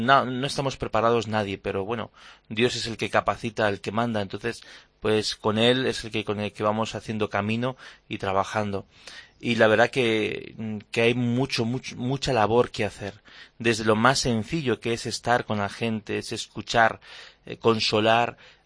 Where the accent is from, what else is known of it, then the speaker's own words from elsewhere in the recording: Castilla-La Mancha, Spain; no puedo dejar de ser de donde soy. Y mi lugar, mi raíz está en La Mancha, y está en el queso manchego, y está en estas explanadas, en estas atardeceres donde el sol no se pone sino que se desvanece.